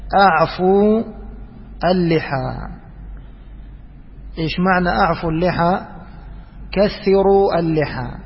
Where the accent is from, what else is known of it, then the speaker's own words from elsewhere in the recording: Egypt; moved away as an adult; now in United Arab Emirates; نحن في بلادنا مصر نشعر بهذا الآن، لما جينا الإمارات أعزها الله وأعز ولاة أمورها، عشنا بينهم سنين